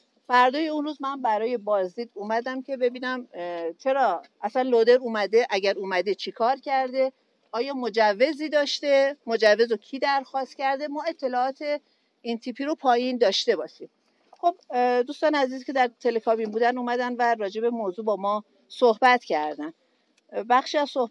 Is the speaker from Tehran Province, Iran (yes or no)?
no; Hamadan, Iran; همدان از دیرباز مهد کوهنوردی ایران بوده. ما در شهر خودمون کوهنوردهای بسیار بزرگی رو در حقیقت از دامن کوهستان الوند معرفی کردیم.